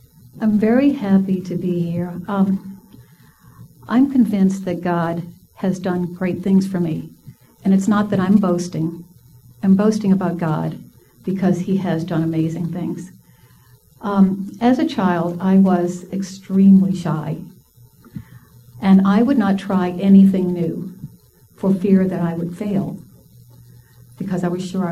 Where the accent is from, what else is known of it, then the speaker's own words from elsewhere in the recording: New Orleans, Louisiana, United States; Well, look, I'm from New Orleans, so the New Orleans saints, you know.